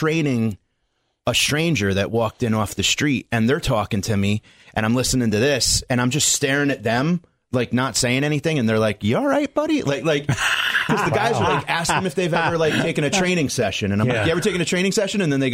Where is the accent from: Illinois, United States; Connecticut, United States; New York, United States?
Connecticut, United States; North Haven; Yeah. I grew up right outside of New Haven. Grew up in North Haven.